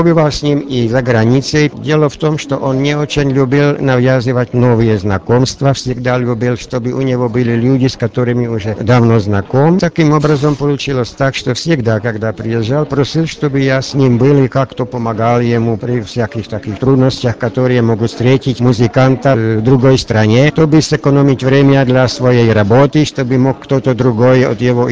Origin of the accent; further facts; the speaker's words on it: Prague, Czechia; also born or lived in Moscow, Russia; Я пражанин, коренной пражанин, жил тоже в Москве определенное время